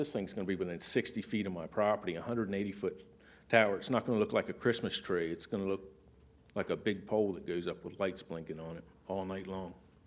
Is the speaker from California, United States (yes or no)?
no; Seaford, Delaware, United States; I'm not from King of Prussia. I'm born and raised in Seaford, Delaware.